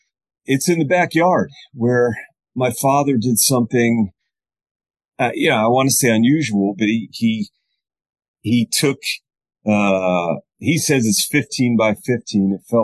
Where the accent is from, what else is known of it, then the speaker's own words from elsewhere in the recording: New Jersey, United States; I grew up in Northwest New Jersey, so we rooted for the New York teams.